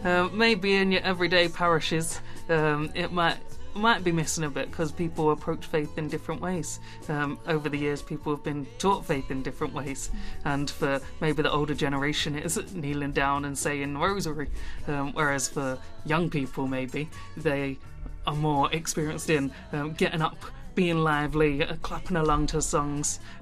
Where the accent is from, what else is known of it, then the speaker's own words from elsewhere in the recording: London, United Kingdom; now in Liverpool, United Kingdom; but also I'm originally from South London